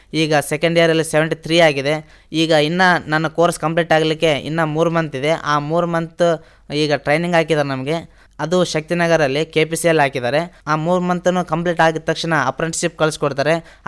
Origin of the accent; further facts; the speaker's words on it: Yarigera, Karnataka, India; ನಮ್ಮೂರು ಯರಿಗೆರ.